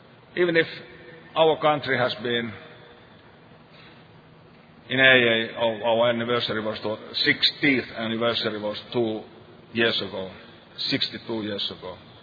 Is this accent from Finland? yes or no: yes; Finland; English is a second language; I'm an alcoholic. My hometown is located some 100 kilometers up north from Helsinki, which is on the southern coastline.